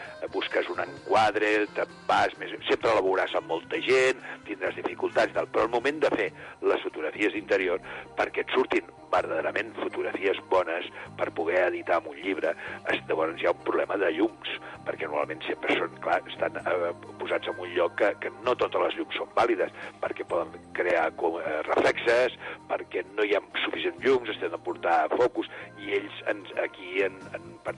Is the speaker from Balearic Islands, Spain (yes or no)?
no; Barcelona, Catalonia, Spain; born there; jo sóc nascut a Barcelona i batejat a la Catedral de Barcelona